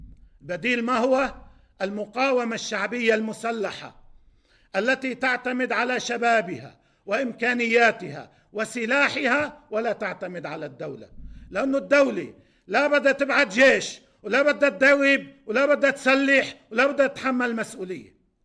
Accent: Bazouriyeh, South Governorate, Lebanon; نحن أنا كنت بالضيعة، ضيعتنا البيزوري

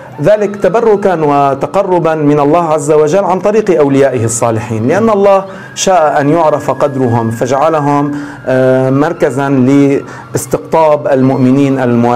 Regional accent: Damascus, Damascus Governorate, Syria; نحن أبناء دمشق نفتخر

